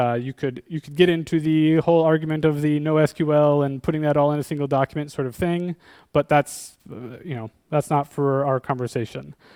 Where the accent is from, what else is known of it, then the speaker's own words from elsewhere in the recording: Florida, United States; I'm actually from Florida, so I came prepared for the heat.